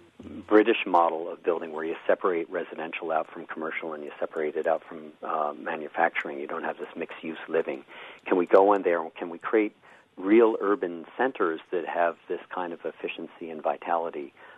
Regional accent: United States; now in Toronto, Canada; I'm an American, by the way, though I'm sitting here in Toronto, Canada today.

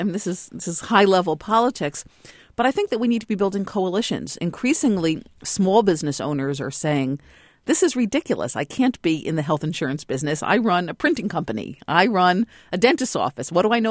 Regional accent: Massachusetts, United States; certainly in my home state of Massachusetts, there's now on the table a couple of proposals for individual mandates.

